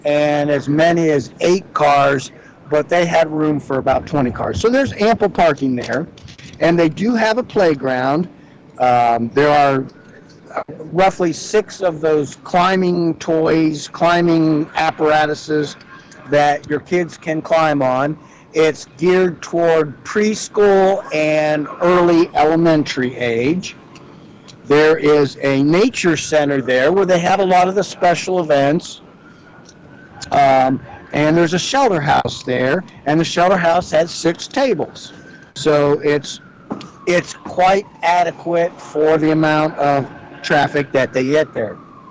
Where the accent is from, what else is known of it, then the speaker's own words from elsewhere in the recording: Columbus, Ohio, United States; I'm originally born and raised in Columbus, Ohio. So my experience, and I lived there for 40 years